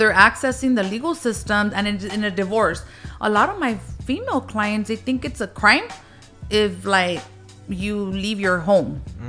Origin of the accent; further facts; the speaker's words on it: Wilmington, California, United States; also born or lived in Harbor City; So I grew up in Wilmington. I was born in Harbor City, across the street from Parque de los Patos, right?